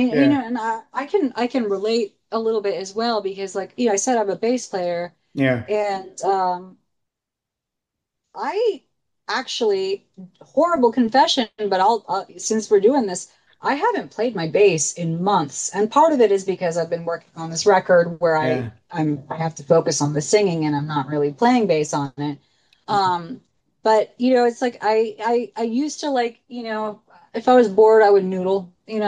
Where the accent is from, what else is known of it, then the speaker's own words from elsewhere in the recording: San Francisco, California, United States; also born or lived in Washington, D.C. / Chicago; I was born in Washington, D.C., lived there till I was six, moved to Chicago, lived there till I was nine, moved to San Francisco, lived there until I went to college